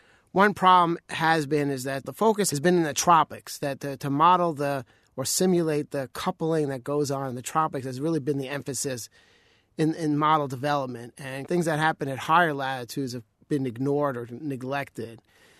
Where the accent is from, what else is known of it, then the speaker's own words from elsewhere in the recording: Brooklyn, New York, United States; But I grew up in Brooklyn, but I guess we had just enough snow to tease me, make me want more